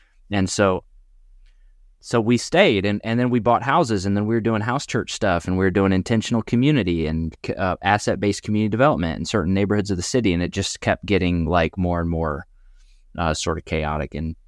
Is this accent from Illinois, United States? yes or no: yes; Illinois, United States; And I was born and raised in Illinois, central Illinois area.